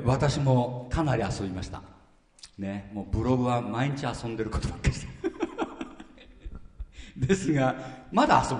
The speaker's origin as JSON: {"language": "Japanese", "town": "Marumori", "region": "Miyagi", "country": "Japan", "tie": "born or raised there", "said": "たまに僕らの田舎にもあるんですけども、まああれ丸森っていうところに集団生活してるね"}